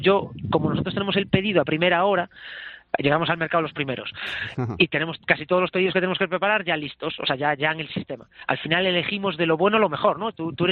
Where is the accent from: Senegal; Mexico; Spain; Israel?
Spain; Malaga, Andalusia; Yo soy de Málaga.